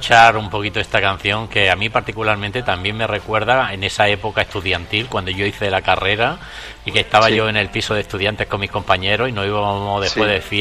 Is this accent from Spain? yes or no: yes; Granada, Andalusia, Spain; ¿Qué tendrá mi tierra? Perdona, que yo soy granadino.